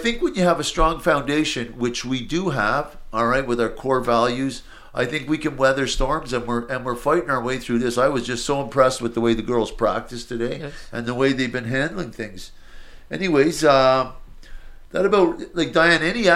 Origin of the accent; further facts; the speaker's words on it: Montreal, Quebec, Canada; I grew up in Montreal